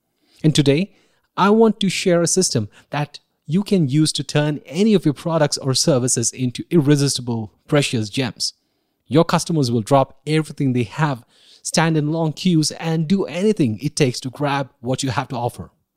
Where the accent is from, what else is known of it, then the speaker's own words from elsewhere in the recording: India; Growing up in India, I always had uncles and aunts visiting from the States.